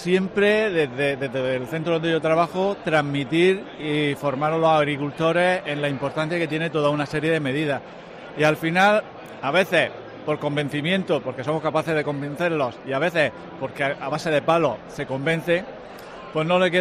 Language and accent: Spanish; Region of Murcia, Spain; en la región de Murcia, que es de donde vengo yo